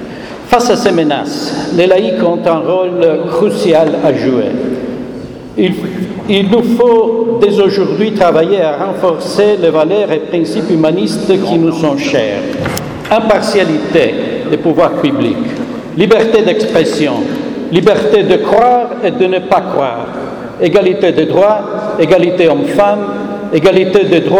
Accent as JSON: {"language": "French", "country": "Italy", "said": "en tant qu'Italien"}